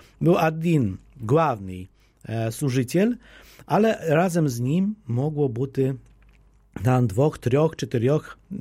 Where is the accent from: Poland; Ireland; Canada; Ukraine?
Ukraine; Polish is a second language; U nas na Ukrainie jest to bardziej powszechne, my się zwyczajamy z takiej prostej przyczyny, że Ukraina jest stroną, w której koegzystują razem, rozwijają się i istnieją różne obrady.